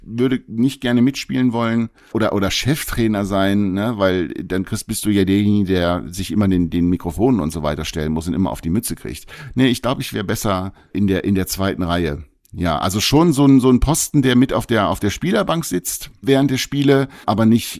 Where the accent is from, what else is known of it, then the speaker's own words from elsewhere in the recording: Hildesheim, Lower Saxony, Germany; ich komme ja nun aus Hildesheim und das ist von Bremen nicht so weit weg. Das sind 90 Minuten mit dem Auto.